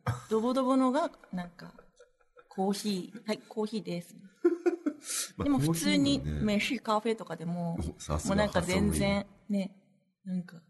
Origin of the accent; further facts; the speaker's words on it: Fukuoka, Japan; 私福岡に住ん、ね、福岡とか博多っ子なんだけど、